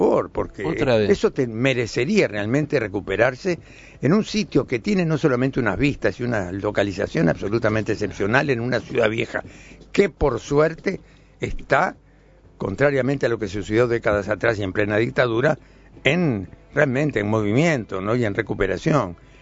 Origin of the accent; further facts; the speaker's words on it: Uruguay; me siento orgulloso como arquitecto y como uruguayo